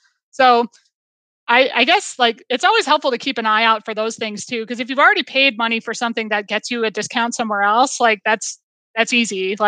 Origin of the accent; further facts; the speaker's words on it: Boston, Massachusetts, United States; And I grew up originally in the Boston area, and like Boston's public transit is not great.